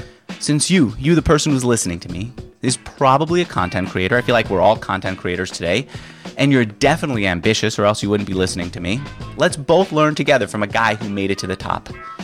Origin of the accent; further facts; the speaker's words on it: New York, United States; one of the things that fueled my ambition as a kid growing up in New York was listening to today's guest